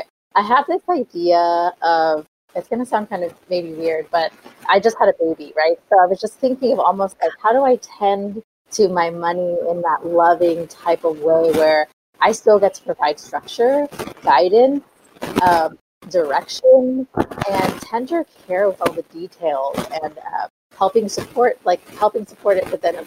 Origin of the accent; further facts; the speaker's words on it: San Francisco, California, United States; born there; my parents migrated here and I was born in San Francisco.